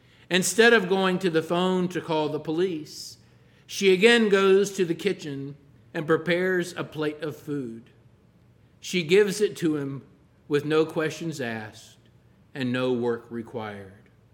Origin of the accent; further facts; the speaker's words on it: Texas, United States; When I was a boy growing up in East Texas, we lived near some railroad tracks.